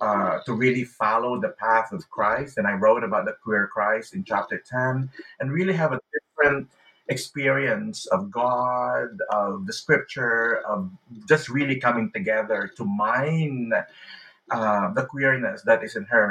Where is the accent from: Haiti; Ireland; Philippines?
Philippines; now in United States; And that is really quite different from the way I felt growing up in the Philippines, or the way I felt when I was attending church in California